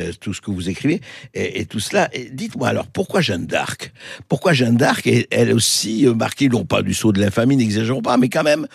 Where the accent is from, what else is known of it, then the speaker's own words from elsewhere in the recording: Beirut, Beirut Governorate, Lebanon; ma jeunesse à Beyrouth, puisque je suis né et j'ai grandi à Beyrouth.